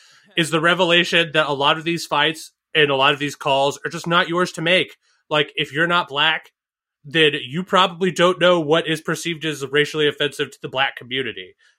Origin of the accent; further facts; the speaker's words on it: Northeast, United States; Like, you know, I grew up in the Northeast.